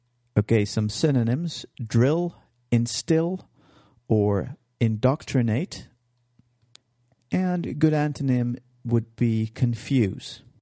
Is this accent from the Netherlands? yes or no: yes; Netherlands; now in Cape Town, South Africa; I'm from the Netherlands